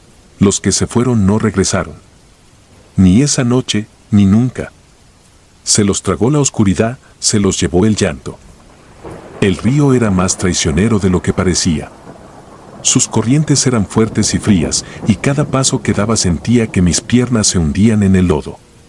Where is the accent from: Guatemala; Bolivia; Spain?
Guatemala; moved away; Dejaré mi nombre en el anonimato, pero soy de Guatemala. En aquel entonces, en 1998, las cosas en mi país estaban cada vez peor.